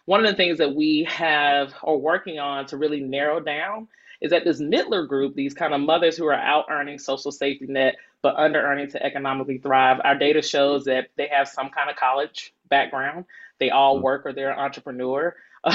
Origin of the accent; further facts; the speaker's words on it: Decatur, Georgia, United States; I'm born and raised in Decatur and went to all black high school, elementary school, went to Spelman, turned around and went to Emory.